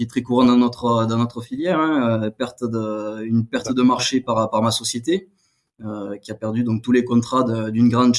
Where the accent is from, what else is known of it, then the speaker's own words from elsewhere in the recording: Occitanie, France; au bout d'un an, je suis revenu sur ma terre natale dans l'Aude